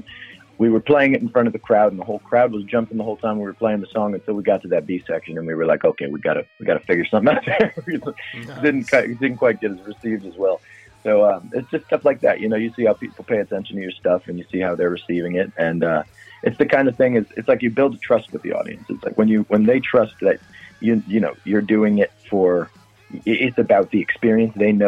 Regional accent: New Orleans, Louisiana, United States; a lot of it that we kind of latch on to is because we are from New Orleans.

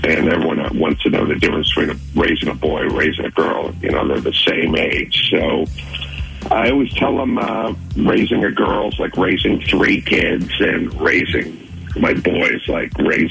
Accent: Los Angeles, California, United States; born there; Yeah, my dad's from South Philly, and I was born in Los Angeles, but I have a lot of family.

